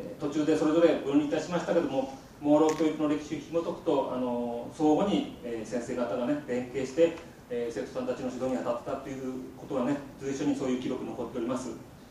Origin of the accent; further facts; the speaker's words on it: Minamisoma, Fukushima, Japan; 実は南相馬市の出身でして、なんか今ちょっとふるさとを思わず思い出してしまったんですが実家はやっぱり30キロ圏内に入ってまして、避難しております。